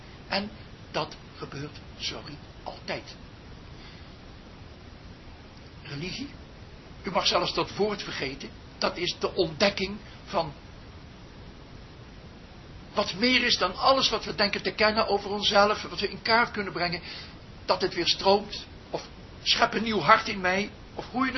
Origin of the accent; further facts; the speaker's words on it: Nijmegen, Gelderland, Netherlands; Nijmegen, dat weet u. Ja, en waar ik vandaan kom.